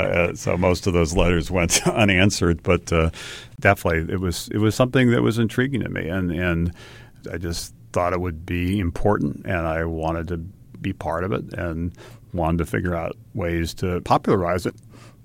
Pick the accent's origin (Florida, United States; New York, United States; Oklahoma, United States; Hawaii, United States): Hawaii, United States; And I'd say I grew up in Hawaii, and Hawaii, like many parts of the country, is a wonderful place, but tends to be a little cautious, a little risk averse.